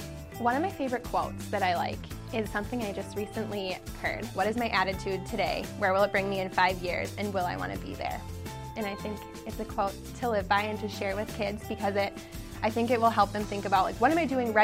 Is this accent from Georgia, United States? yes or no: no; Edina, Minnesota, United States; I am from Edina, Minnesota, and this is my fourth year on the team.